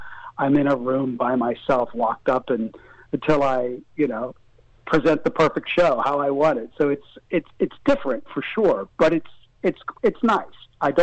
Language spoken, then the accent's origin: English; New Martinsville, West Virginia, United States; now in Los Angeles, United States; that I went to West Liberty, that I grew up in New Martinsville, West Virginia, and I understand the values of people that live in the Ohio Valley.